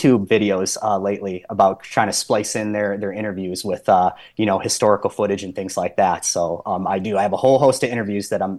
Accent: Michigan, United States; So, I originally from Michigan, have kind of lived all over the place.

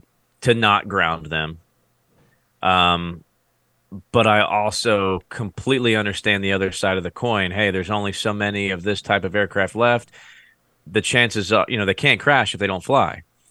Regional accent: United States; there's no greater feeling of being an American for me than being at an air show

